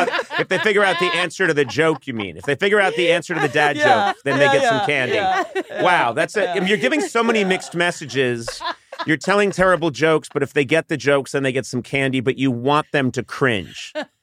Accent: Ireland; I'm Irish.

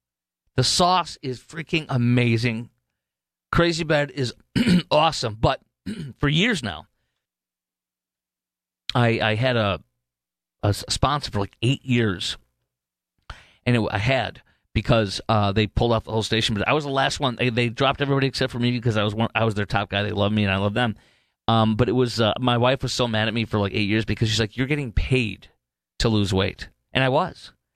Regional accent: Illinois, United States; One of my best buddies in junior college or whatever, growing up in Chicagoland, he loved Little Caesars.

